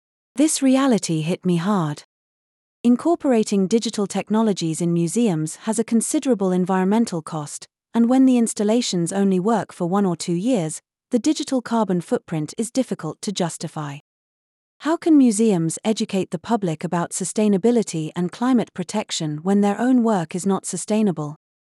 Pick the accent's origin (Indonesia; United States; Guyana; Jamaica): Indonesia; I visited several museums in Indonesia, my home country, where I am collecting data for my research